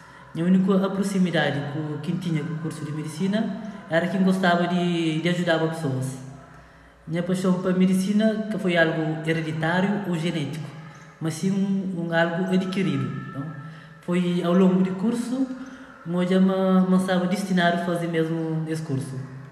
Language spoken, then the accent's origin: Portuguese; Assomada, Santiago, Cape Verde; Nasci e cria na Somara.